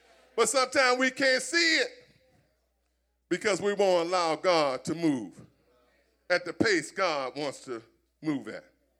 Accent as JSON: {"language": "English", "town": "Philadelphia", "region": "Pennsylvania", "country": "United States", "tie": "born or raised there", "said": "I was raised up in South Philly."}